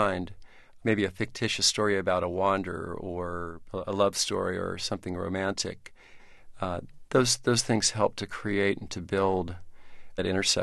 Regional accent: Houston, Texas, United States; And it's about growing up in Houston, and it's actually about the first love of my life

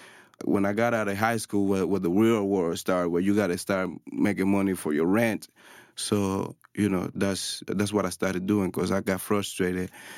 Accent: Panama City, Panamá, Panama; I grew up in Panama City, man. Real, real humble. It was like seven of us, all my brothers and sisters, living in one room.

